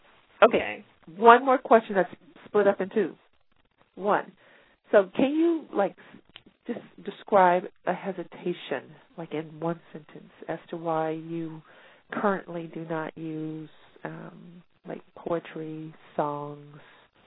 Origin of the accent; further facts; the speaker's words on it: Texas, United States; now in Buffalo, United States; And, you know, I grew up in Texas, not that it's like in the deep south, southwest.